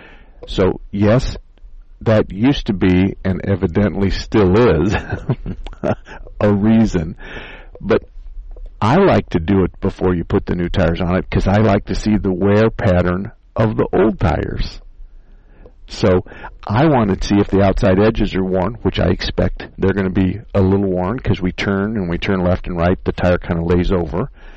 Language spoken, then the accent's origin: English; Arizona, United States; And even though I was born and raised in Arizona, I do have a lot of experience in the cold weather areas